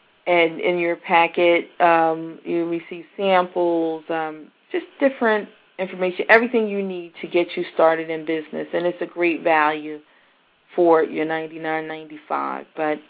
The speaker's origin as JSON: {"language": "English", "town": "Philadelphia", "region": "Pennsylvania", "country": "United States", "said": "from Philly. Philly's in the house."}